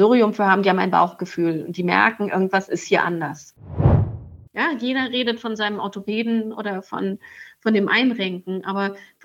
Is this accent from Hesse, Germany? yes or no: yes; Hesse, Germany; Wir kommen aus Hessen. Ich lebe in Frankfurt